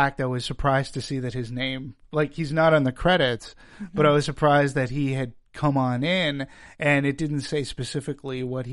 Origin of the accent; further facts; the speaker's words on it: Peabody, Massachusetts, United States; growing up where, you know, I grew up in Peabody, Massachusetts, there was an Arco gas station.